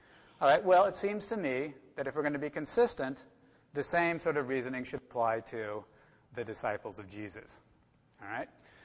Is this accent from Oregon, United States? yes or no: yes; Oregon, United States; I was raised Christian. I was raised in the United Methodist Church. I grew up in a small community in Central Oregon.